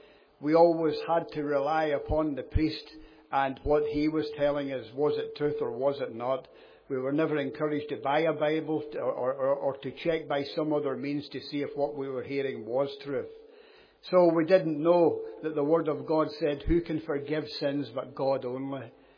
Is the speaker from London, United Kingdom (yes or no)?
no; Dumbarton, Scotland, United Kingdom; now in Northern Ireland; I'm not from Northern Ireland, for those that don't know me. I was born just outside Glasgow, Dumbarton, the place I was born. I was born and brought up into a Roman Catholic family in that place.